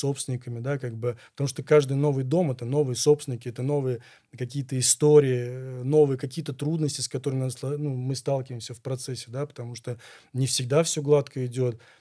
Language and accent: Russian; Saint Petersburg, Russia; born there; Я обожаю город Санкт-Петербург, я родился в Ленинграде, я считаю, что это вообще самый лучший город на планете Земля.